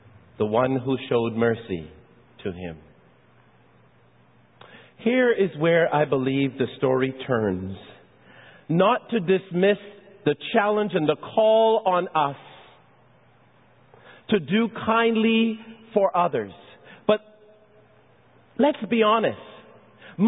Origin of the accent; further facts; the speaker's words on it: Côte Saint-Luc, Quebec, Canada; also born or lived in Barbados; I remember when we moved to Canada from Barbados. We lived in a kind of a housing project, and many of you know, I've shared this before, went to a school because of the way in which the community of Côte Saint-Luc was